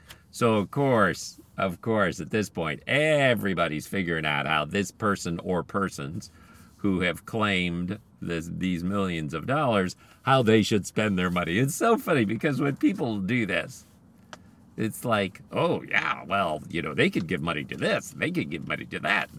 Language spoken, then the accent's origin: English; Philippines; having had the great privilege of growing up in the Philippines